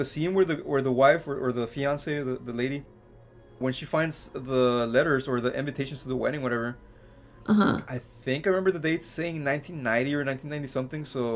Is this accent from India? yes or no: no; Mexico; Dude, I grew up in Mexico. We're always about 5 years after, behind everything.